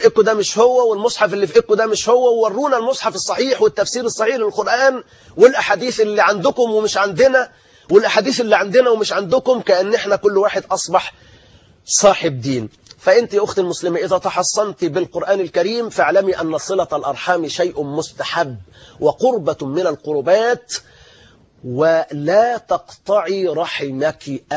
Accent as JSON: {"language": "Arabic", "country": "Egypt", "said": "وأن يقي بلادنا مصر وسائر بلاد المسلمين"}